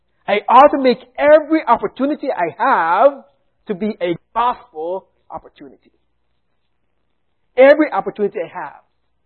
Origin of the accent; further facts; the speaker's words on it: Jamaica; now in United States; So I am from Jamaica, as I mentioned earlier.